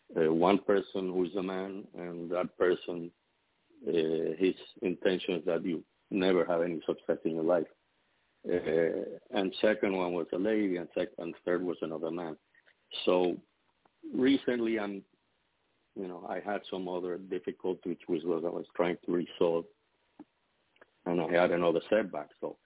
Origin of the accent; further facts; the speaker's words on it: Puerto Rico; I'm from Puerto Rico.